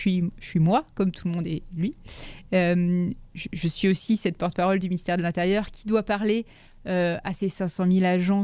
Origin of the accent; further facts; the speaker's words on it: Auvergne-Rhône-Alpes, France; born there; moi je suis née en Auvergne et j'ai grandi dans différentes petites villes de taille moyenne, d'ailleurs plutôt en zone gendarmerie quand j'y pense, je pense pas qu'on était vraiment en zone police, donc plutôt des petites villes